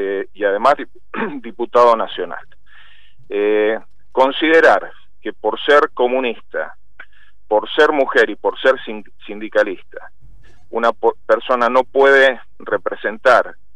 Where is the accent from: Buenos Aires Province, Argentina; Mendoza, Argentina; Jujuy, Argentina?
Mendoza, Argentina; Lo que me preocupa como mendocino